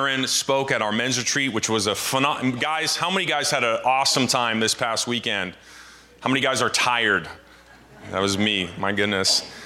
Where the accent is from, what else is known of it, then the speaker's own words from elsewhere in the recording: Canada; now in United States; I'm Canadian and I feel like a foreigner sometimes on American soil